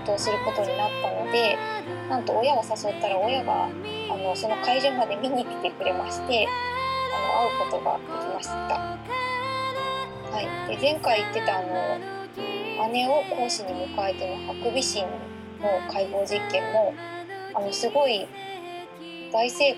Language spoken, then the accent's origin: Japanese; Osaka, Japan; accent: Osaka dialect; なんか私結構大阪弁抜けてるかなとか思ってたんですけど